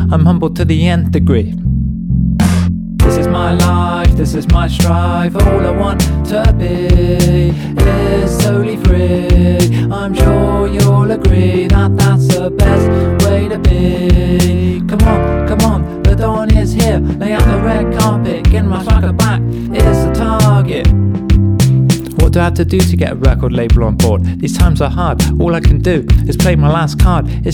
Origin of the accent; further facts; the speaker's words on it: Southend-on-Sea, East of England, United Kingdom; I grew up in Southend